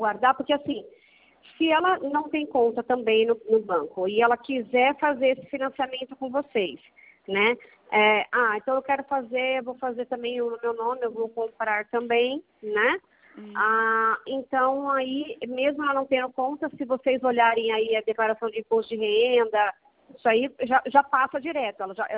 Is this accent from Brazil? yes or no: yes; Birigui, São Paulo, Brazil; Eu sou de Birigui.